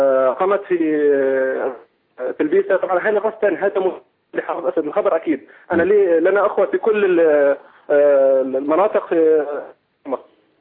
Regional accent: Homs, Homs Governorate, Syria; أنا من حمص.

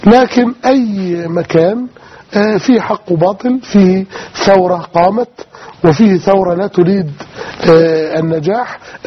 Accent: Egypt; احنا كان عندنا في مصر ما يقارب من 50 مليون ناخب

